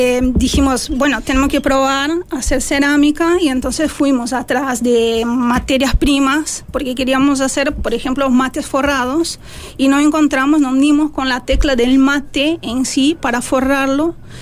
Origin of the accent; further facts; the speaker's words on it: Brazil; Spanish is a second language; now in Uruguay; No, yo soy brasileña, estoy acá en Uruguay desde 2003.